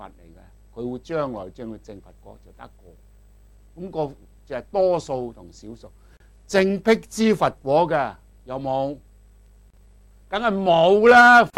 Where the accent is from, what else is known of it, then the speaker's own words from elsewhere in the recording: China; 即是我们中国人讲三藏法师